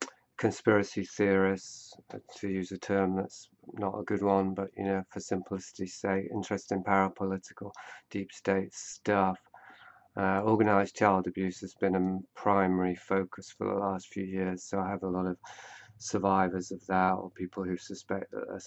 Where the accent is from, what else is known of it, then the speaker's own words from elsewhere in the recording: United Kingdom; now in Canada; Yeah, I'm British, but I live in Canada now. So I'm, okay. Yeah, I've been traveling for 30 years or so. But just settled in British Columbia.